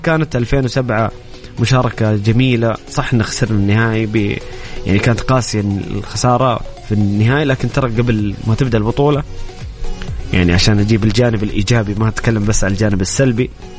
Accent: Saudi Arabia; وهذا الاستاد المحبب لدينا كسعوديين

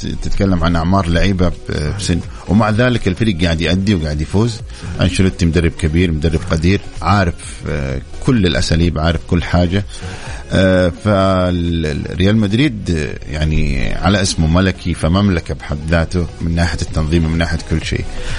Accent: Saudi Arabia; مو بس يعني من عندنا في السعودية.

